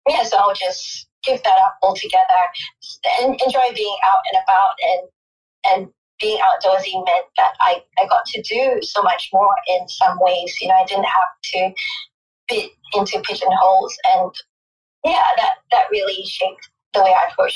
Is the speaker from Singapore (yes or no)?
yes; Singapore; I didn't conform to a lot of stereotypes growing up, and some of that, I guess, was because in Singapore